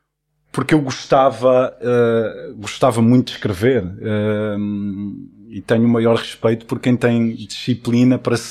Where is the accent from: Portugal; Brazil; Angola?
Angola; Luanda; born there; Nós nascemos em Luanda, na banda.